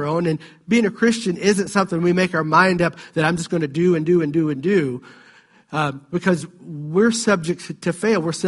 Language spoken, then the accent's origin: English; the South, United States; I grew up with this in the South all the time.